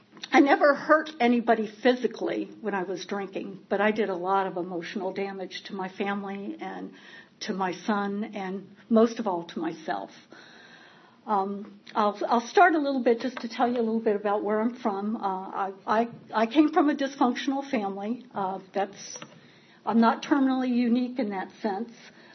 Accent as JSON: {"language": "English", "town": "Lynn", "region": "Massachusetts", "country": "United States", "tie": "born there", "said": "I was born in 1952 in Lynn, Massachusetts."}